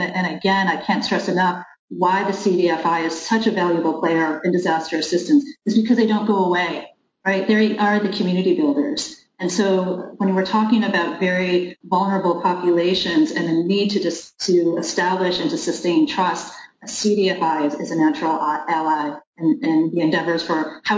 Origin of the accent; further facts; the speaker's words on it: New Orleans, Louisiana, United States; I'm from Louisiana. My hometown is New Orleans. And so we are prone to so many natural disasters.